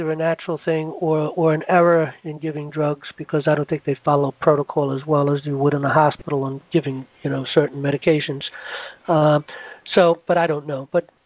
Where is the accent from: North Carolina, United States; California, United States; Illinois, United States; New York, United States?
New York, United States; New York City; I grew up in New York City in the Bronx.